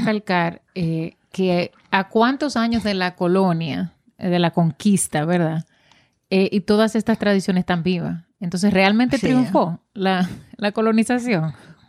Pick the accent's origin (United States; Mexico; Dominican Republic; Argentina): Dominican Republic; Entonces, ¿por qué nosotros que somos de la República Dominicana no aprendemos?